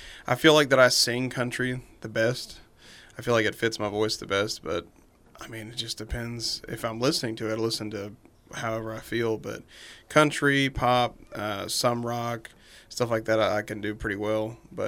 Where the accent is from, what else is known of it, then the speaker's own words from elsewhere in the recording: Owensboro, Kentucky, United States; also born or lived in Bowling Green; You already went over that, but I'm from Owensboro mainly. I grew up here. I went to Faust Elementary School.